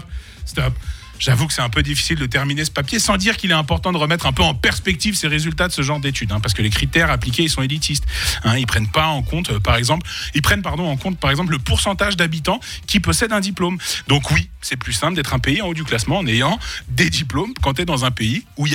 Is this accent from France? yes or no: no; Switzerland; Et je suis suisse